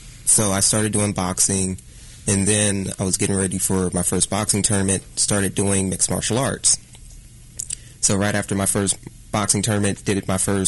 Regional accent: Kansas City, United States; Born and raised in Kansas City. Started in fitness in college.

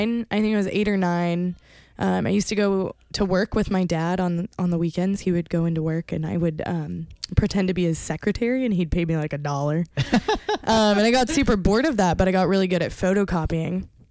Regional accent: California, United States; even back growing up in California, I have tons of stories of like random stuff that I found on the side of the road

